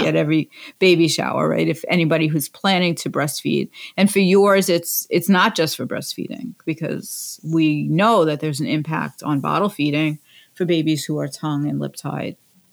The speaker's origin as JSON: {"language": "English", "region": "New York", "country": "United States", "said": "You're from where you're from. I'm from New York."}